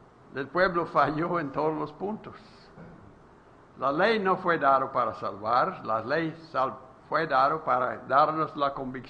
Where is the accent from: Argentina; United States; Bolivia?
United States; Texas; moved away as an adult; now in Mexico; Yo tengo que ser sujeto a la ley de México, aunque soy de los Estados Unidos. Bueno, he vivido. Yo dije el otro día, yo soy yucatejano.